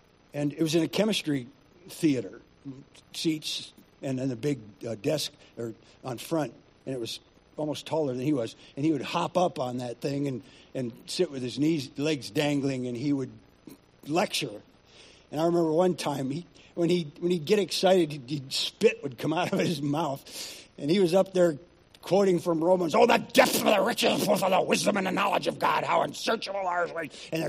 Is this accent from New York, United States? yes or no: yes; New York, United States; also born or lived in Northern Ontario, Canada; he packed me, I was four at the time, and my mom up. And we moved from Northern Ontario to New York State.